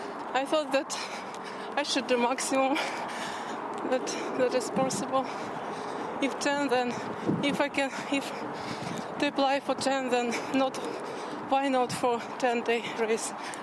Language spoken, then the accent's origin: English; Moscow, Russia; English is a second language; I'm from Moscow, Russia.